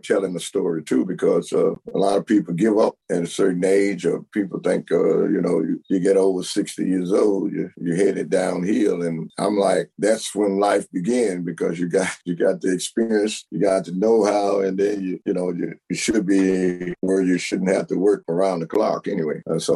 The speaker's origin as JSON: {"language": "English", "town": "Bernice", "region": "Louisiana", "country": "United States", "tie": "born or raised there", "said": "They wanted to come to my hometown, come to Bernice where I was staying."}